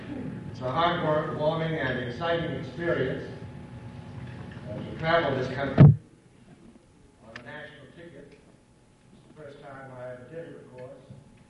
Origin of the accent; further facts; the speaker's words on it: Maine, United States; But he and I used to be neighbors in my hometown in Maine, and we were both ardent fishermen.